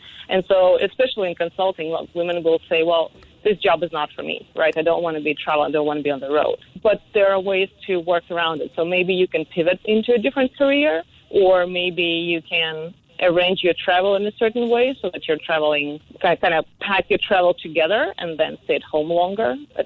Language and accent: English; Russia; moved away as an adult; now in United States; my background is actually Russian. I'm from Russia. I live right now in the United States.